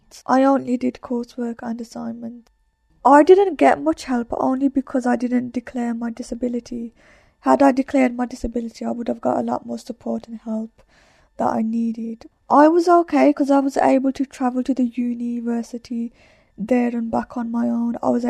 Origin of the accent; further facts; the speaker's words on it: West Bromwich, West Midlands, United Kingdom; born there; I was born in West Bromwich.